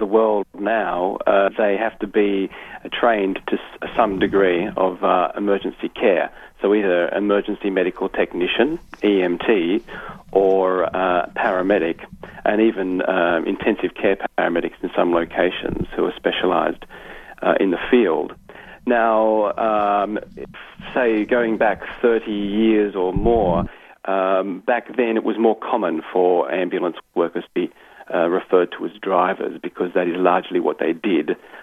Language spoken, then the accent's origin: English; Australia; being Australian, we don't really have private ambulance services down here